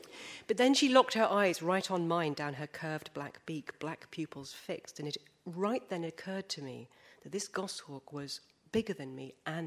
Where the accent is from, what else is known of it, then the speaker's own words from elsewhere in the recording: England, United Kingdom; I'm so English.